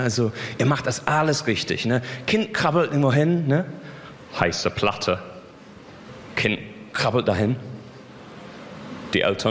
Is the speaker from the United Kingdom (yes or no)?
yes; England, United Kingdom; German is a second language; now in Germany; Ja, ich bin Engländer, ich mache Comedy auf Deutsch.